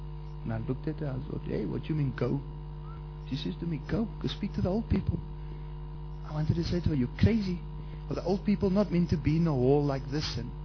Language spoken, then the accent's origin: English; South Africa; hello granny, I'm from South Africa and I want to speak to you.